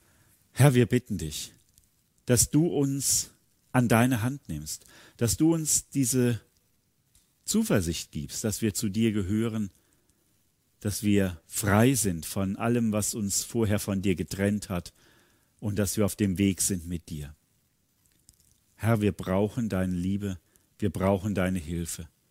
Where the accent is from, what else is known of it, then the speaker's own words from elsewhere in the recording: North Rhine-Westphalia, Germany; In meiner Heimat im Siegerland, da hat es ja vor inzwischen über 100 Jahren eine Erweckungszeit gegeben.